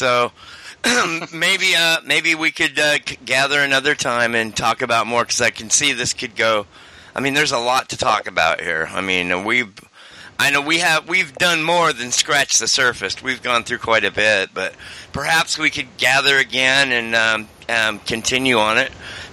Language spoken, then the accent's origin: English; West Coast, United States; born there; Do you understand that I was born on the West Coast and I have no relatives, or I'm not descended from any slave owners. I'm descended from poor Irish farmers.